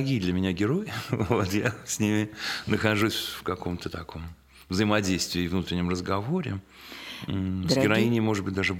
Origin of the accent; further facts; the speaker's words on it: Moscow, Russia; Да, хотя я вырос в Москве, но я много бывал там, в Питере.